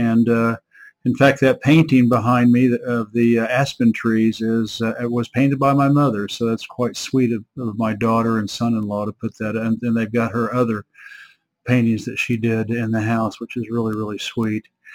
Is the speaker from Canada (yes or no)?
no; Oklahoma, United States; in Oklahoma City, Oklahoma, where I grew up in Oklahoma